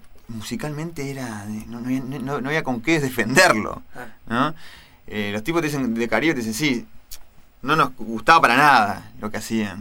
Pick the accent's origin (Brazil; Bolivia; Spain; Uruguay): Uruguay; Montevideo; forma parte de mi vida, de mi barrio. Yo soy de Nuevo París